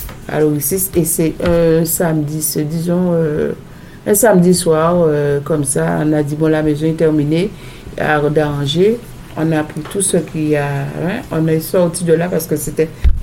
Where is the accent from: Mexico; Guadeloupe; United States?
Guadeloupe; Pointe-à-Pitre; born there; Moi, je suis née à Pointe-à-Pitre. Ma mère était du Lamantin, mais comme ma mère ne pouvait pas m'élever et tout ça, elle a donné à ma marraine moi